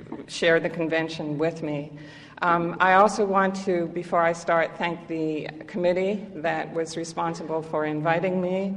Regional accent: Canada; but I'm really a foreigner because I'm from Canada.

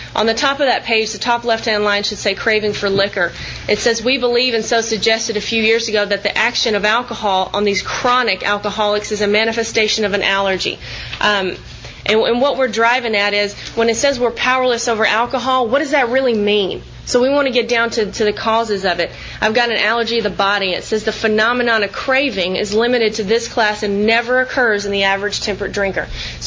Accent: Austin, Texas, United States; I'm from Austin, Texas

